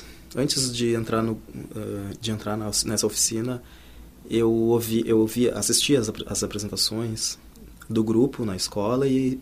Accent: Porto Alegre, Rio Grande do Sul, Brazil; Escola Municipal Heitor Vila Lobos, na Lomba do Pinheiro, né, bairro onde eu nasci e me criei.

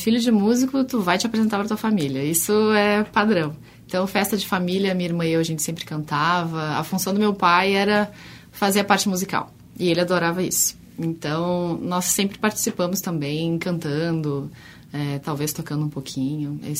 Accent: Canoas, Rio Grande do Sul, Brazil; Sou de Canoas, natural de Canoas, mas a minha família também frequentava Porto Alegre, uma parte da família também morava aqui.

